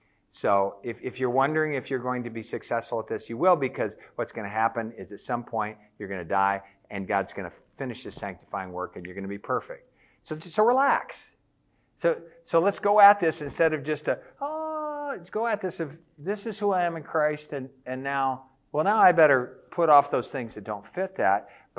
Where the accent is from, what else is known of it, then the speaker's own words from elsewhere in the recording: Denver, Colorado, United States; I told you I grew up in Denver. And when my dad was 94, I was visiting him in Denver.